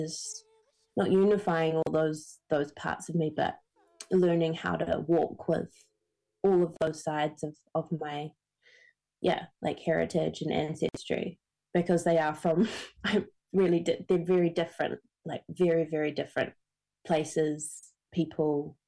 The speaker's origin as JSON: {"language": "English", "country": "New Zealand", "tie": "born or raised there", "said": "I grew up in Aotearoa, and my African identity being half Cameroonian in my genealogy"}